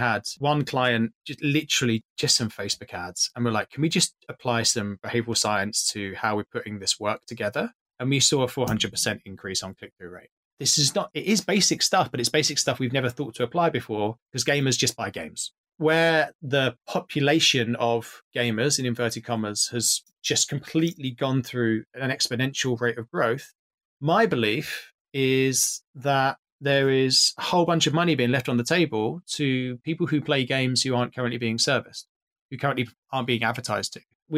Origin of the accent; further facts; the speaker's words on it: United Kingdom; And maybe this me again, being British and being quite like, oh, no, I wouldn't do that.